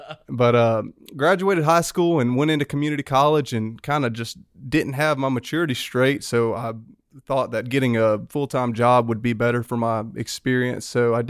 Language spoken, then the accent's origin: English; Grand Bay, Alabama, United States; So now my parents live in Mobile, but I was raised around Grand Bay area, closer to Mississippi.